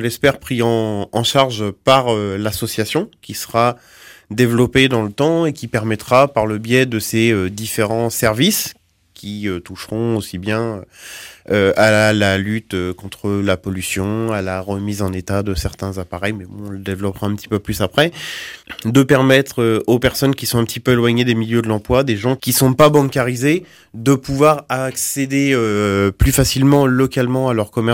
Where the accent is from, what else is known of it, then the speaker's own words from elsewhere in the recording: Le Havre, Normandy, France; Je viens du Havre, qui est une liaison directe fluviale avec l'Angleterre.